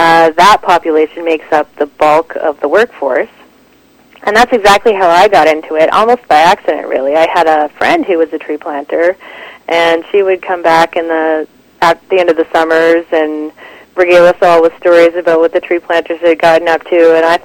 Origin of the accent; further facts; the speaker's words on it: New York, United States; moved away as an adult; now in Canada; I'm from upstate New York. I came to Canada in 1990, which is the same year that I started tree planting